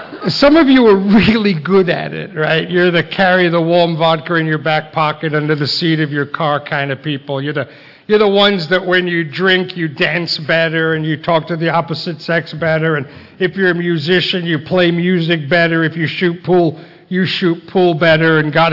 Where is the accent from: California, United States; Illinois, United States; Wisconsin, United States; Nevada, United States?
Nevada, United States; Las Vegas; I am from Las Vegas, and my home group is Connect the Dots.